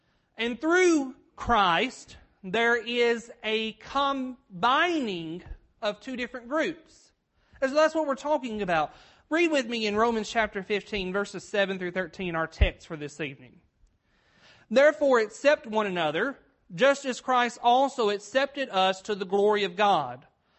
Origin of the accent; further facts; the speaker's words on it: Humboldt, Tennessee, United States; now in Dixon, United States; as was mentioned, and I'm from Dixon, Tennessee, originally from Humboldt, Tennessee.